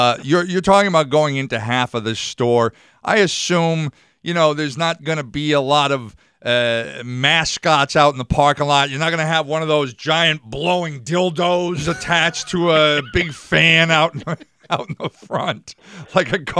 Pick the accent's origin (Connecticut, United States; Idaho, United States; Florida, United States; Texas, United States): Connecticut, United States; Enfield; and I grew up in Enfield, and Bookends has been there since I was a kid.